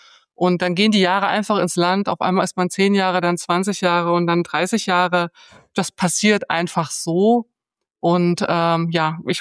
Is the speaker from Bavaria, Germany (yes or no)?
no; Bautzen, Saxony, Germany; born there; nach Münster zu gehen. Also ich komme gebürtig aus Bautzen. Die Entfernung beträgt 630 Kilometer.